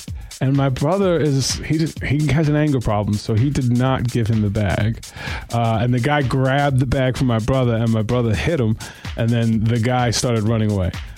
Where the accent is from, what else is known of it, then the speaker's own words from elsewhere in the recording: Bronx, New York, United States; Yeah, well, I grew up in the Bronx.